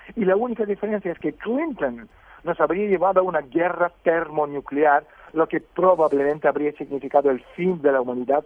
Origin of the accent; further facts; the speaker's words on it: Russia; soy ruso. Es decir, yo defiendo la postura y la política de mi país.